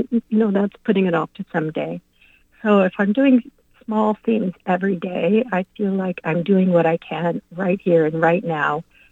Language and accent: English; Kansas City, Missouri, United States; First of all, I have to say I am from Kansas City, Missouri.